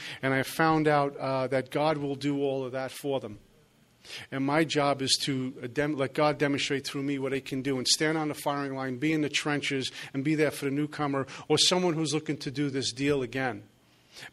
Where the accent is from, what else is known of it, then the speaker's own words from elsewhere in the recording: Brooklyn, New York, United States; Like, I'm supposed to know I'm from Brooklyn. But, yeah, I did move out here about 6 months ago